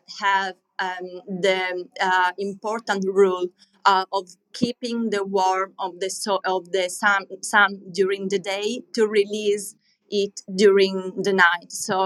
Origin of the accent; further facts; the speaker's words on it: Marsala, Sicily, Italy; English is a second language; So, yeah, we are from Marsala there.